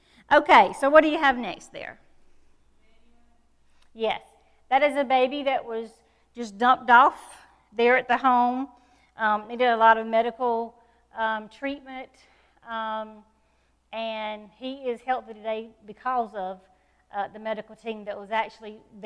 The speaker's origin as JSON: {"language": "English", "town": "Richmond County", "country": "United States", "said": "Sorry, I'm from Richmond County."}